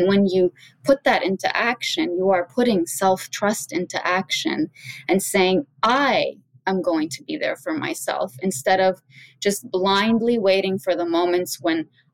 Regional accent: Lebanon; So I reflected on my own life when I was younger, growing up in Lebanon.

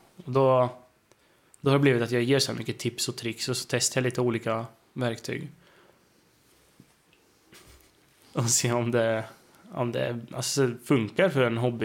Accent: Söderköping, Östergötland, Sweden; eftersom jag är uppvuxen i Söderköping så är det väldigt litet där.

